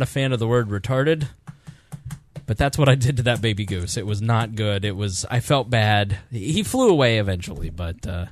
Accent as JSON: {"language": "English", "town": "Plainfield", "region": "Indiana", "country": "United States", "tie": "born or raised there", "said": "I grew up in Plainfield, Indiana. It was 98% white. You could leave your front door open."}